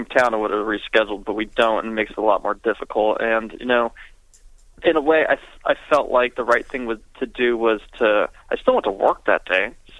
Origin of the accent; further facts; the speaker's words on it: Canoga Park, California, United States; Anyway, so I'm originally from Canoga Park, California, in the valley.